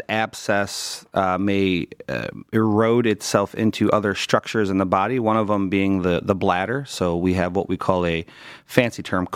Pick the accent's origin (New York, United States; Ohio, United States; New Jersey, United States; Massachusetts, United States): Ohio, United States; Cleveland; Been here for almost 9 years now, born and raised in Cleveland.